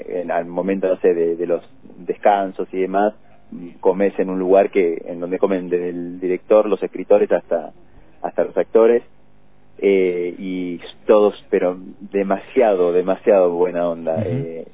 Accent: Zárate, Buenos Aires Province, Argentina; o que yo veía inalcanzable desde mi adolescencia en Zárate, jamás lo hubiese imaginado.

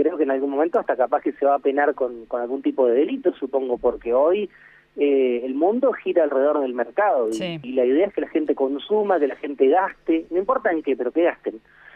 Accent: Entre Ríos, Argentina; acá mismo en Argentina y ni hablar en Entre Ríos, o en mi pueblo menos que menos

